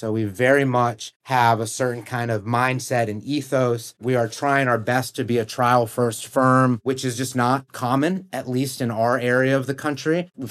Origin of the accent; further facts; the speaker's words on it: Virginia, United States; now in Richmond, United States; I'd moved my family to Richmond, Virginia. We grew up in Northern Virginia.